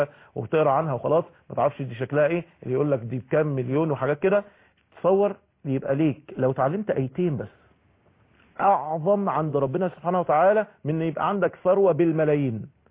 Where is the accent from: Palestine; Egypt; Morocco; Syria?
Egypt; ايه اللي خلانا احنا في بلدنا مصر علينا ديون بالتريليونات؟